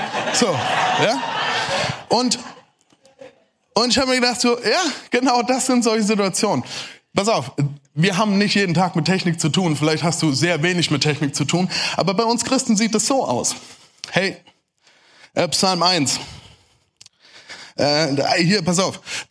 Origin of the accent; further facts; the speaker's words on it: Germany; Hey, ihr habt's gemerkt, ich bin Deutscher. Ich neige manchmal dazu, recht schnell zu reden.